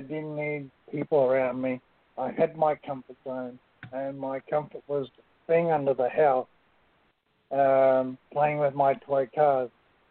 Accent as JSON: {"language": "English", "country": "Australia", "lives_now": "Ontario, Canada", "said": "I'm from Ontario, Canada, but I am an Australian."}